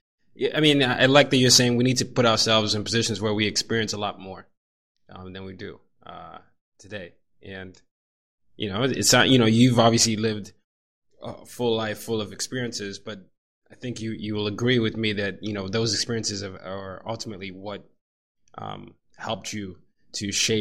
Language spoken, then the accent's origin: English; Nigeria; I am a Nigerian who grew up in 5 countries and 4 continents, and I've always been the minority everywhere I've been.